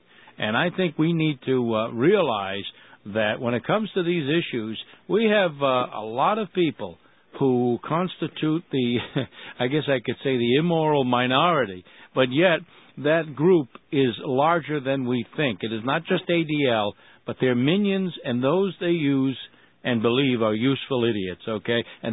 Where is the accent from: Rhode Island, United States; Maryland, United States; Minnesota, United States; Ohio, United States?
Rhode Island, United States; right here in my home state, Rhode Island